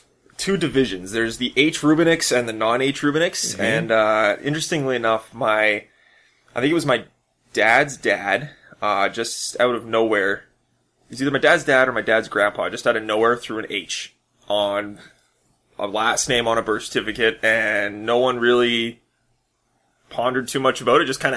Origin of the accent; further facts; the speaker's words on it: Winnipeg, Manitoba, Canada; Yep, I've lived in the same house my entire life.